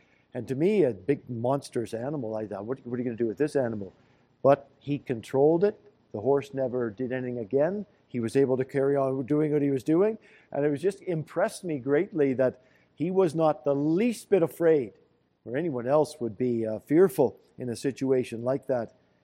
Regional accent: Canada; to me as a Canadian

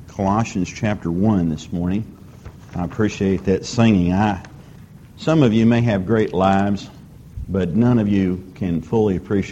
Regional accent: United States; This is not the country I grew up in. And I am still proud to be an American.

